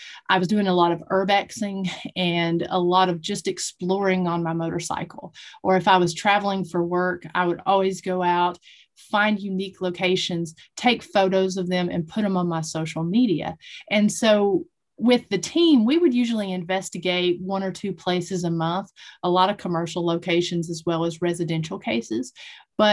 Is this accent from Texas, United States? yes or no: no; Tennessee, United States; I grew up in Northeast Tennessee in an area that's very popular for ATVs and dirt bike riding